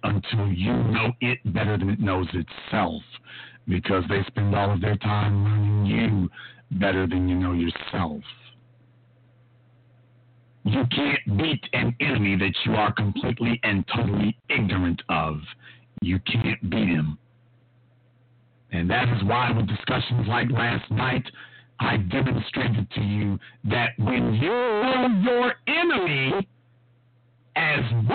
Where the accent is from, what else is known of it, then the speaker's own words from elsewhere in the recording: Louisiana, United States; Now, I'm from Louisiana, and there is a restaurant chain named Popeye's Chicken.